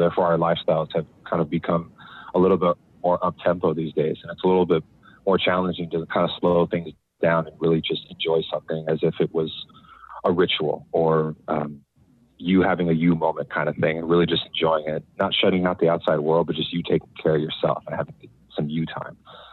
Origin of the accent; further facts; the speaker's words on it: California, United States; And first of all, just growing up in the Bay Area, my perception of cannabis and adults and people and my folks and people around me, it was never taboo